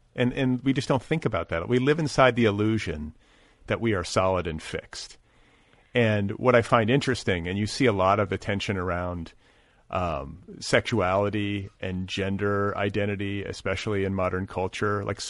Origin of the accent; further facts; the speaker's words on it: Midwest, United States; We're both from the Midwest.